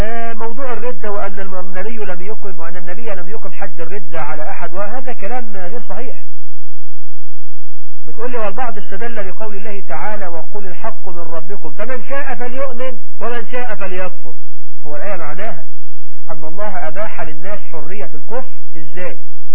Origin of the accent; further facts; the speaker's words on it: Egypt; احنا عندنا في مصر 9 مليون عالس